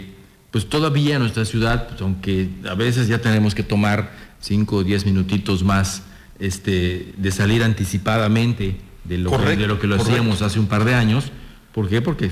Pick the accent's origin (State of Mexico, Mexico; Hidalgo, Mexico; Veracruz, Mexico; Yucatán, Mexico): Yucatán, Mexico; por ahí está mi familia, yo crecí por esa zona, etcétera, etcétera